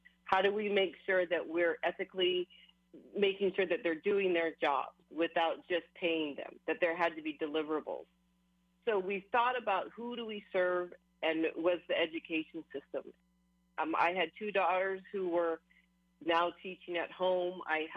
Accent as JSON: {"language": "English", "region": "Hawaii", "country": "United States", "said": "When I started Hawaiian Mission House's, it was definitely a struggle being Hawaiian Kanaka Maoli"}